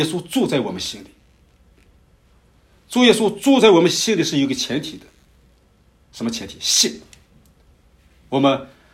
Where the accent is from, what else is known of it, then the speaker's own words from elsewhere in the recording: China; 我相信大部分人，特别我们中国人，相信有灵魂